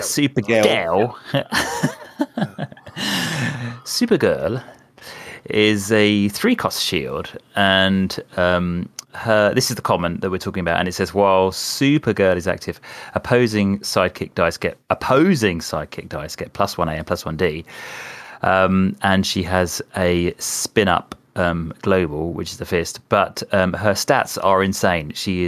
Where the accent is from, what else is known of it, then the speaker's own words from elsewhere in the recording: London, United Kingdom; I'm from London, innit?